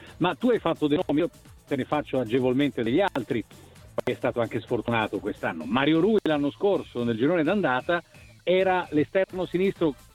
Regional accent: Naples, Campania, Italy; Io da napoletano mi sono rotto i cabasisi di questa narrazione.

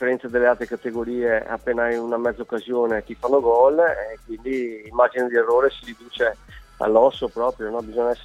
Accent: Venice, Veneto, Italy; Io da veneziano, leggendo anche la stampa quotidiana

